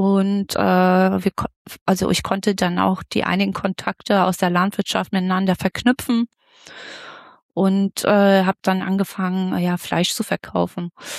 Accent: Mecklenburg-Vorpommern, Germany; Geografisch komme ich hier bei Rostock, bin ich aufgewachsen

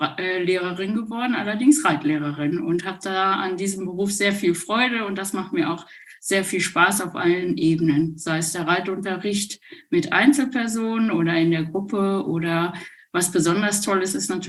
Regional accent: Wanne-Eickel, North Rhine-Westphalia, Germany; dass ich groß geworden bin in Wanne-Eickel bei meinen Großeltern.

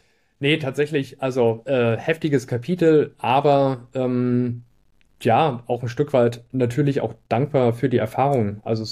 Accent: Stahnsdorf, Brandenburg, Germany; ich komme aus Stahnsdorf, so ein kleiner Ort bei Potsdam

